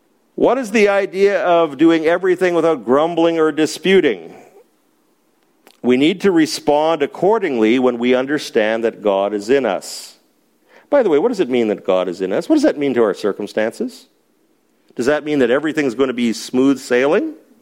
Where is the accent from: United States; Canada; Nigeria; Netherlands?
Canada; Winnipeg, Manitoba; I come from Winnipeg. During those cold, long winters, we would sit around and grumble to each other for 7 months of the year.